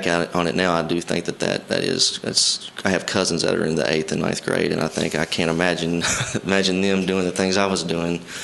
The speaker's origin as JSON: {"language": "English", "town": "Henderson", "region": "Kentucky", "country": "United States", "tie": "born or raised there", "said": "I am from Henderson, Kentucky. I grew up in Henderson my whole life."}